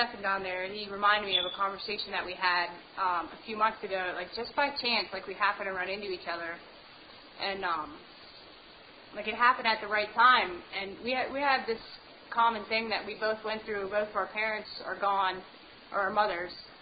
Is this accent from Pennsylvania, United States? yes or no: yes; Scranton, Pennsylvania, United States; I went home to see, for my stepmom's funeral just a few weeks ago, and I grew up in Scranton